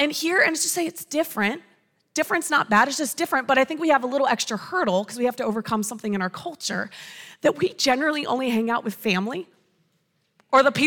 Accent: United States; hey, I am from York County through and through. I am proud. Listen, this is my home.

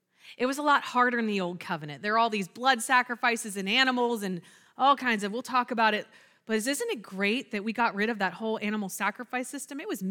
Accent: United States; we Americans, I'm an American. I'm proud to be American.

